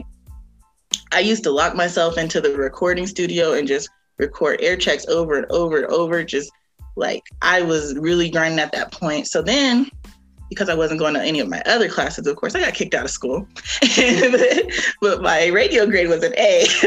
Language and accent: English; Stockton, California, United States; I'm from Stockton, California. Shout out to the 209.